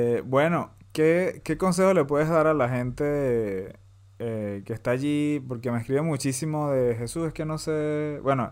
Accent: Venezuela; born there; en mi caso, yo que nací en Venezuela, en Latinoamérica

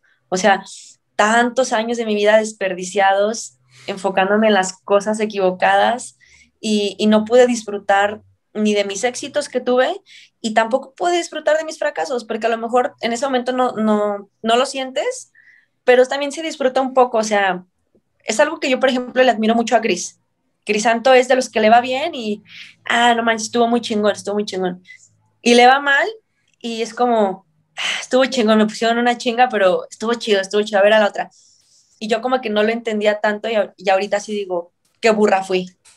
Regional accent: Mexico; no somos mexicanos contra mexicanos, debemos hacer unos contra el mundo.

